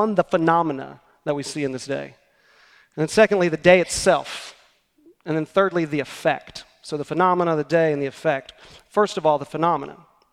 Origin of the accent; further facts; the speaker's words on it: Oklahoma, United States; This past week, throughout my home state of Oklahoma, tornadoes ripped across the state on Monday.